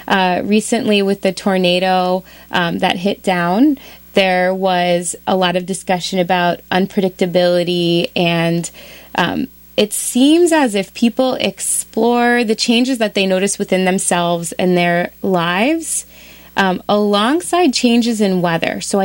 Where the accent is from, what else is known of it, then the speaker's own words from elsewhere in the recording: Maryland, United States; I'm moving back to my home state in Maryland.